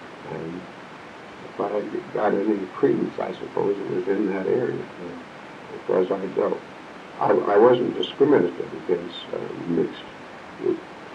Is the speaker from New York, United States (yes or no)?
yes; New York, United States; born there; not my hometown, because I was born in New York, but most of my brothers and my mother and father were all born in Charleston.